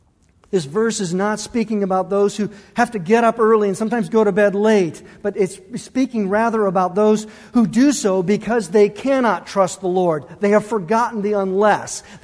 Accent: Illinois, United States; in the suburb city that I grew up in Illinois, we knew where those kids lived.

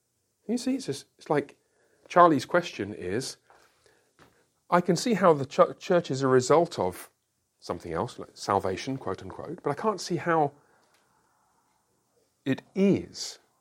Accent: United Kingdom; It felt a bit weird to have it on my wall at home because I'm British, you know.

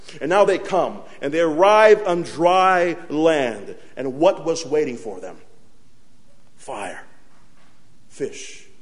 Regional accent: Brazil; I grew up in Brazil, and in the month of February, it's the month called Carnival in Brazil

